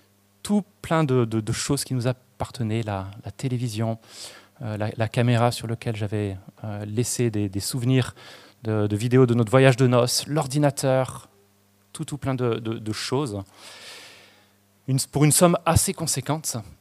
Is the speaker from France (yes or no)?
yes; France; on n'est pas aidé par le fait qu'on est français